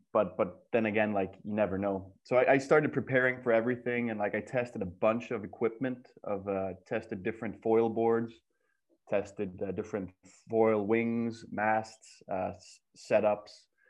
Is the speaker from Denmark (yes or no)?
yes; Denmark; growing up in Denmark, we were kind of an underdog nation.